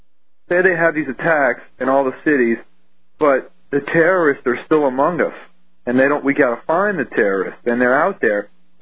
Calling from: New Orleans, Louisiana, United States; New Orleans.

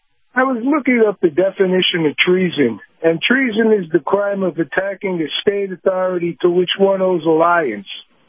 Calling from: Sarasota, Florida, United States; from Sarasota, Florida.

